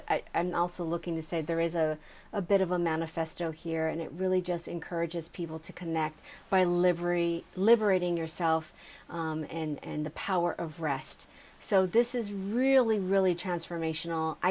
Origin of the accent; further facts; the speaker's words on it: Los Angeles, California, United States; I mean, I'm from Los Angeles, like we don't walk, we drive.